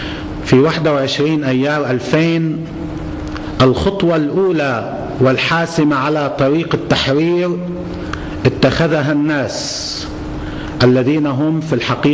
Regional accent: Al-Qantara, Nabatieh Governorate, Lebanon; كان أهالي بلدتي القنطرة التي كانت تحت الاحتلال وبلدة الغندورية

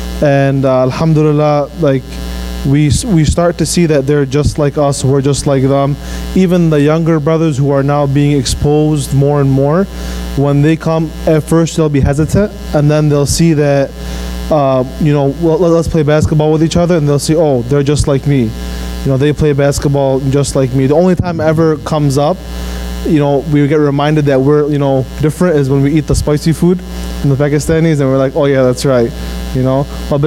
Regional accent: Dearborn, Michigan, United States; we're here from Dearborn, is exposure, and that is exposing different ethnicities to each other. us in the Lebanese community in Dearborn, we've grown really close to the Zainabia community in Walled Lake and the other Metro Detroit areas.

